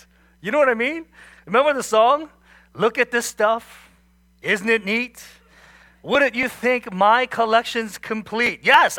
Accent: Virginia, United States; I grew up here in Northern Virginia. I call this place home. Went to Oakton High School, where I met my wife.

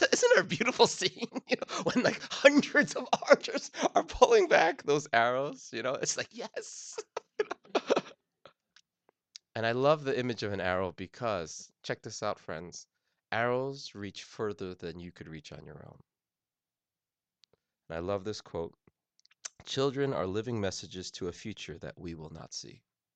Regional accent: New Jersey, United States; I'm from New Jersey, so we have some hand signals that we use.

